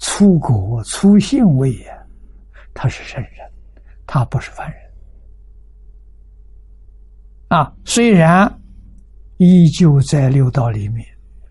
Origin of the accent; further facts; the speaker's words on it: China; 第三个见取跟戒取，我们中国人叫成见